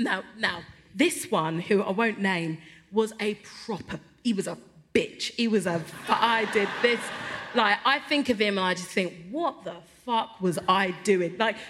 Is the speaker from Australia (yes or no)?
no; Peckham, London, United Kingdom; I am Nigerian in terms of my parents and culturally how I was brought up. I was brought up in Peckham where there was a lot of other Nigerian West African people.